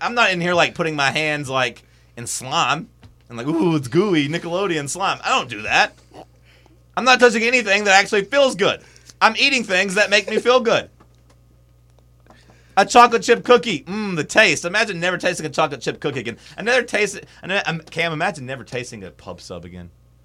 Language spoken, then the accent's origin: English; United States; It's the biggest American sporting event, and I'm an American.